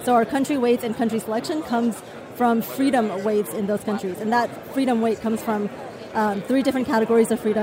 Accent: China; also born or lived in United States; So I grew up in China, and I grew up, you know, half in China, half in the U.S.

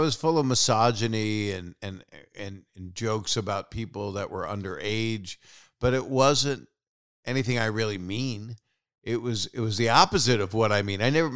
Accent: Virginia, United States; I had a lot of material that was about when I grew up in Virginia and there were segregated bathrooms

